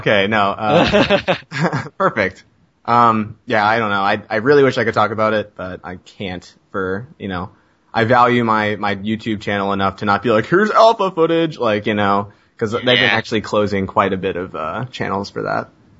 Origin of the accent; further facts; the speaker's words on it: United States; I'm an American. I don't pay attention to that.